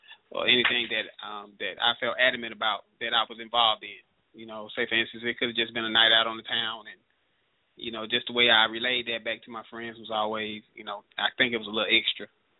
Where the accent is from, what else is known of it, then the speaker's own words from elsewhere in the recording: Birmingham, Alabama, United States; Well, I'm from Birmingham, Alabama. And I was raised in the projects. I was raised in a rough area of Birmingham.